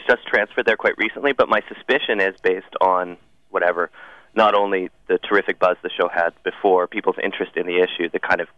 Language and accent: English; United States; which I feel as an American I bear some kind of responsibility for.